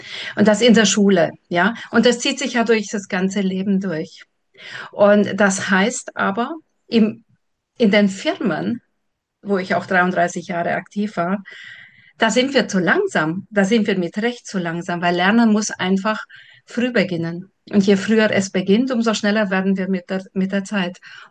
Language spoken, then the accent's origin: German; Transylvania, Romania; now in Germany; Ich komme ja aus Siebenbürgen. Ich habe in den 70er Jahren ein Informatikgymnasium besucht.